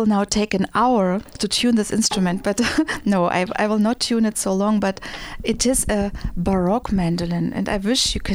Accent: Magdeburg, Saxony-Anhalt, Germany; In Germany, you have so many mandolin orchestras. I think over 400. And so one of those was in my hometown, Magdeburg

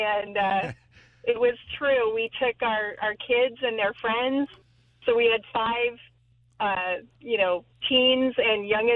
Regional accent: New York, United States; And we're like, we're from New York.

